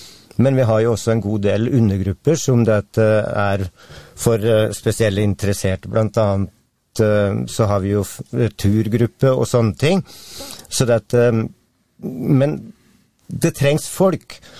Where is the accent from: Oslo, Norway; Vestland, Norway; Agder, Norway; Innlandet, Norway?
Oslo, Norway; Jeg kommer jo selv fra Oslo og har bodd der I mange, mange år.